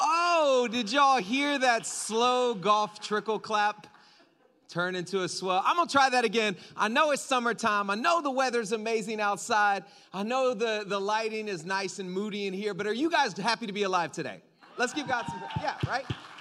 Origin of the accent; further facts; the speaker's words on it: the South, United States; Like I grew up in the South. You can probably tell because I use words like ain't and y'all, and I can get real twangy if you want me to, but I won't do that here.